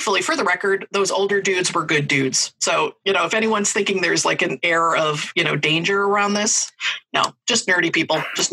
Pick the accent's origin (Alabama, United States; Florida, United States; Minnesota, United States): Minnesota, United States; Fridley; So my hometown, the kind of sidewalk sale / parade / town celebration annually was the Fridley 49ers Days.